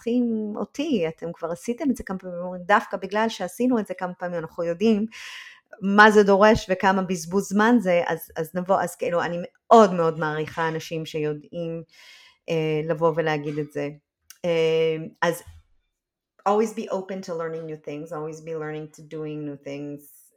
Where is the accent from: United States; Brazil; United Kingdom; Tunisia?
United States; אני זוכרת את עצמי כילדה בארצות הברית